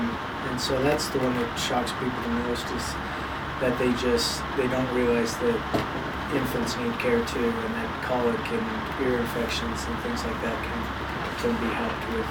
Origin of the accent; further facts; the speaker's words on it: California, United States; also born or lived in Japan / Illinois / Missouri; So I'm from kind of all over the place. I grew up in California, Japan, Chicago area, Missouri. Kind of traveled a lot growing up, and not necessarily traveled, but we moved around a lot.